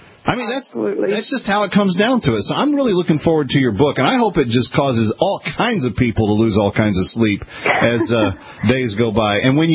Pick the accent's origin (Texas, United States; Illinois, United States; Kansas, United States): Texas, United States; because I grew up in Texas, I knew that most of the states don't have separate income tax state